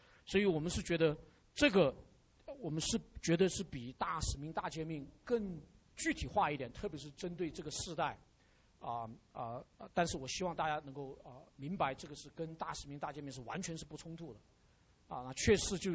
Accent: China; 神呼召我们作为中国人或者中国文化这个这样的认知的话呢

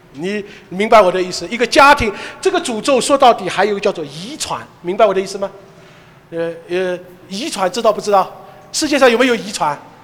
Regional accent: Shanghai, China; 所以我们上海人说，要转变靠动迁，知道吧？

